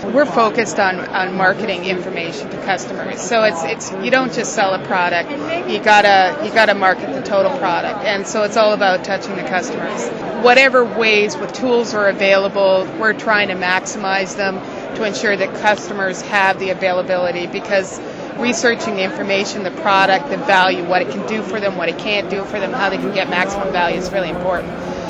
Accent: Canada; I am a Canadian, so I came from the Canadian market

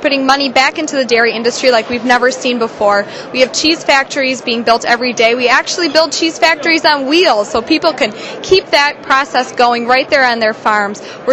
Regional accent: Mukwonago, Wisconsin, United States; I'm originally from Muckwonago, Wisconsin, which is only a short way out of Milwaukee. And I grew up on a Clydesdale and Mink Ranch

